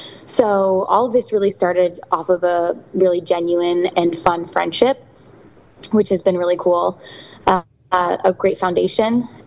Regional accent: Connecticut, United States; moved away as an adult; I am originally from Connecticut, and Jenna is originally from Houston, Texas. And we met in 2014 at Belmont University. We both moved to Nashville to study music and pursue worship leading

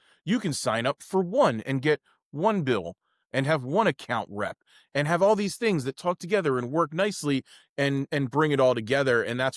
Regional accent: Philadelphia, Pennsylvania, United States; I am from Philadelphia, Pennsylvania

